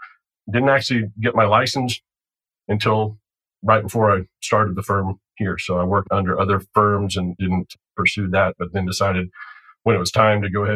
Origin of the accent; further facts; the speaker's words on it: Roswell, Georgia, United States; So I was raised here in Roswell, where our firm is now.